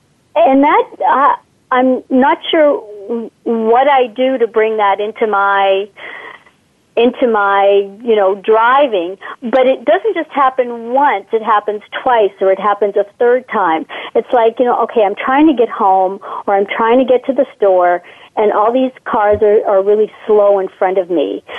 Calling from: Oakville, Ontario, Canada; Calling from Oakville, Ontario, Canada.

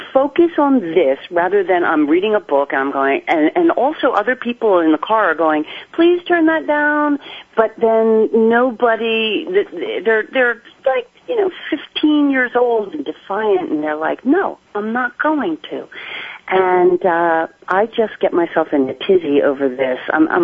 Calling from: New York City, New York, United States; Hi, I'm calling from New York City.

